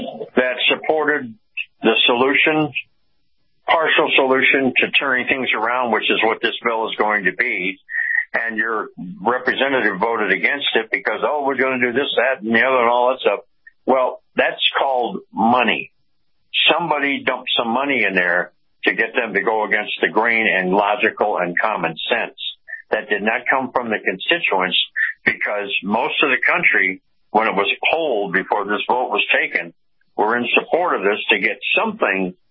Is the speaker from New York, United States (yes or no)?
yes; New York, United States; moved away as an adult; Well, I come from New York State, and a few years back, before I moved down here, they had the work requirement for the welfare and whatnot.